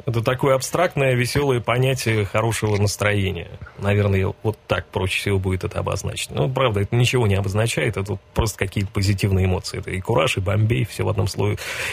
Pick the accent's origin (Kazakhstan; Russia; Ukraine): Russia; Tolyatti, Samara Oblast; Нет, я вырос в Тольятти, я здесь многие годы работал, уезжал, пробовался в Москве, но в итоге вернулся, кстати говоря. И с тех пор нахожусь здесь